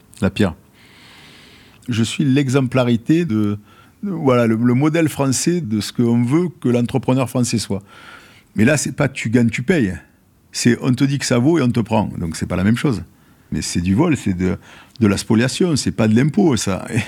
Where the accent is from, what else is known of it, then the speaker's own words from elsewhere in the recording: France; Je suis français, moi. Je suis pur français, moi.